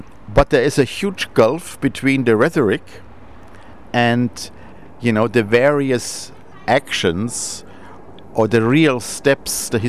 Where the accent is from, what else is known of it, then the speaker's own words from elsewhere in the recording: Germany; Like I would say, I'm a German or what, or, you know.